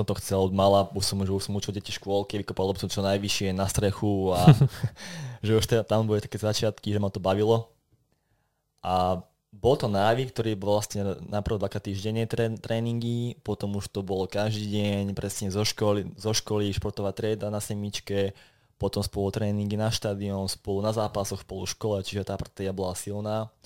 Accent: Zvolen, Banská Bystrica Region, Slovakia; Áno, som Zvolenčan, vlastne bývam v meste.

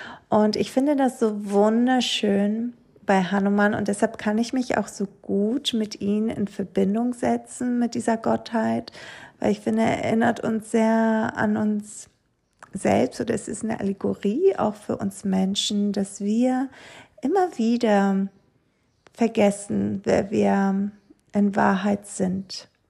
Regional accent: Greece; Ich bin ja in Griechenland aufgewachsen

